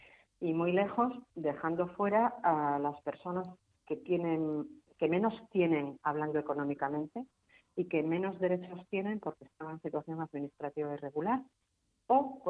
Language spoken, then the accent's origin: Spanish; Galicia, Spain; como gallega